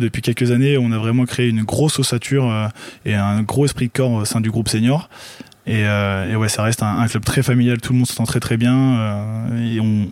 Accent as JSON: {"language": "French", "town": "Royan", "region": "Nouvelle-Aquitaine", "country": "France", "tie": "born or raised there", "said": "je suis né à Royan, j'ai toujours été à Royan"}